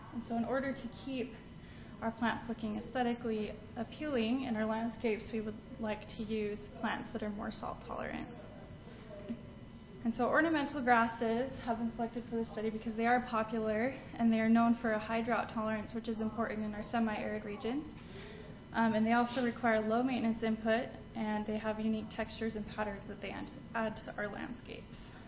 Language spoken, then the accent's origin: English; Utah, United States; So obviously I'm from Utah. We come from a very dry state